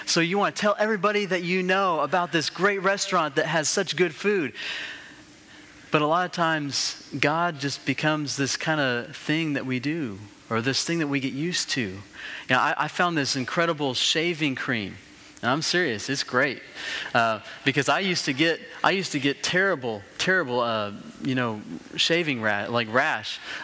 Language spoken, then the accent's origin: English; Colorado, United States; You know, I grew up in Colorado.